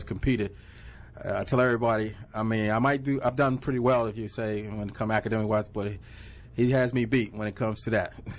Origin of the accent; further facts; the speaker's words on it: Alabama, United States; now in Washington, United States; I'm originally from Alabama.